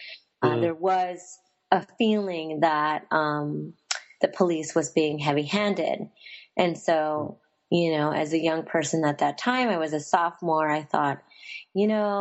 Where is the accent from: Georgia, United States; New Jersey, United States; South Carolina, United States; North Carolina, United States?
New Jersey, United States; Union City; And really, I think my growing up in Union City shaped a lot of what would eventually become my research questions and really what would constitute the kind of the core of my political activism